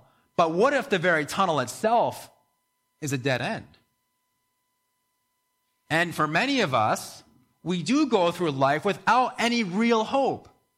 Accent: New Brunswick, Canada; I grew up in New Brunswick and ended up working in a family business and was a manager for growing tons of plants.

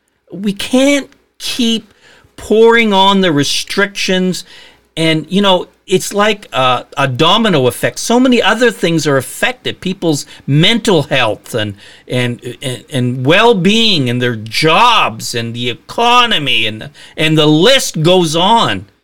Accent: Moncton, New Brunswick, Canada; also born or lived in Nova Scotia; growing up in Moncton, New Brunswick, living and pastoring in Nova Scotia.

